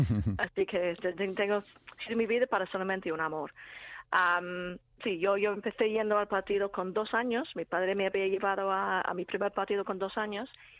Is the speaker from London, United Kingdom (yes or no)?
no; Liverpool, North West England, United Kingdom; Spanish is a second language; now in Spain; Sí, soy de Liverpool.